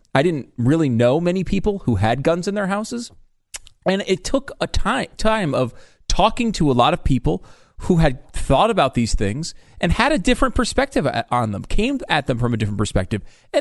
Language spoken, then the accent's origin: English; Connecticut, United States; Of course, I grew up in Connecticut. There was like, I think there's one gun in the state, basically.